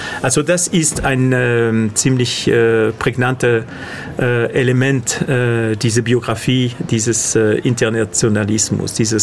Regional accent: Barcelona, Catalonia, Spain; German is a second language; moved away; also born or lived in France; Also wie mein Name das schon verrät, bin ich kein Schwabe. Ich komme aus Barcelona, bin Spanier. Meine Verwandte würden sagen, nein, du bist Katalaner. Also ich komme aus Katalonien

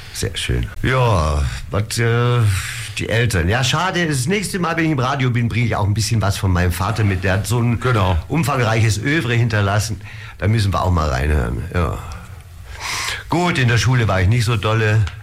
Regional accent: Neu-Ulm, Bavaria, Germany; born there; Geboren in Neu-Ulm. Ja? Das ist auf der anderen Seite von der Donau.

